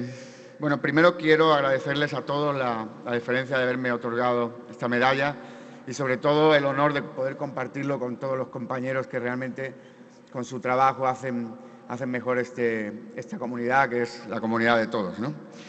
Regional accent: Madrid, Community of Madrid, Spain; Todo esto yo creo que me convierte en un buen madrileño

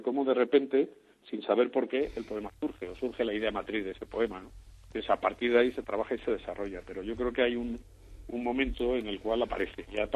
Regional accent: Madrid, Community of Madrid, Spain; Yo recuerdo de pequeño en Madrid que todavía existía, es decir, en las ferias que había en mi barrio, yo soy del barrio de Tetuán

